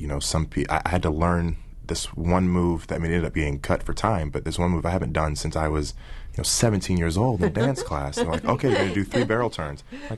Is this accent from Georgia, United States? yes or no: yes; Snellville, Georgia, United States; I'm from Snellville, Georgia. We have two